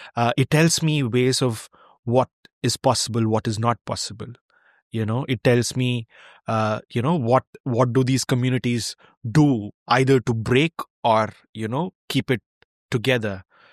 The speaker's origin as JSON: {"language": "English", "country": "India", "first_language": "Telugu", "second_language": "English", "said": "Like I speak Telugu. Telugu is my mother tongue."}